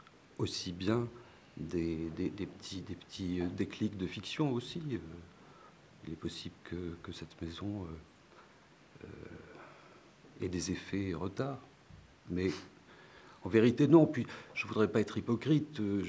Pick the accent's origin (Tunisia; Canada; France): France; South-East; moved away as an adult; now in Paris, France; je ne suis pas du tout originaire du Sud-Ouest, je suis originaire du Sud-Est. Je suis arrivé à Paris, j'avais 22 ans